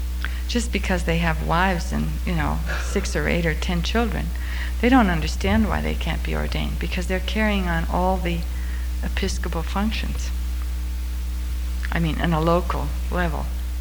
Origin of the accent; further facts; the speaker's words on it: Midwest, United States; I grew up myself on the Midwestern plains, and so I sort of always had, we always had a big garden